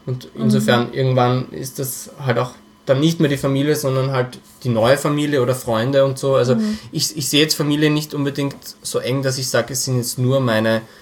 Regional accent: Austria; born or raised there

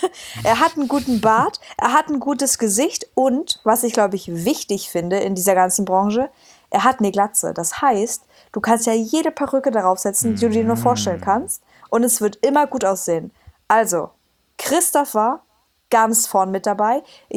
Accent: Cottbus, Brandenburg, Germany; Wurde mir nämlich gesagt, wo kommst denn du her? Naja, aus Cottbus.

